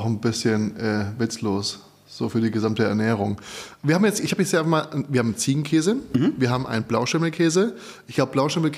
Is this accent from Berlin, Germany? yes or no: no; Frankfurt, Hesse, Germany; aber ich bin Frankfurter.